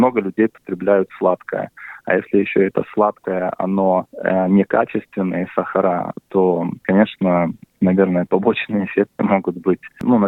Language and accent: Russian; Russia; moved away; Мы в детстве еще в России, я много времени провел летом в тайге, на пасеках в Приморском крае.